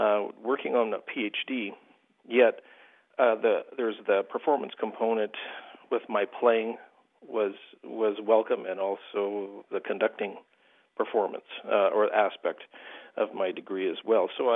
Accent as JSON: {"language": "English", "country": "Canada", "said": "I am Canadian. I am a resident of the province of Saskatchewan. So I did my bachelor's here at the University of Saskatchewan, where I happen to be now professor here in the Department of Music."}